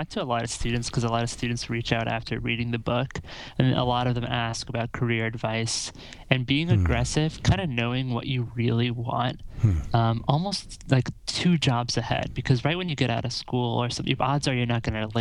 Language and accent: English; Iowa, United States; I grew up in Iowa, and worked on some small elections there.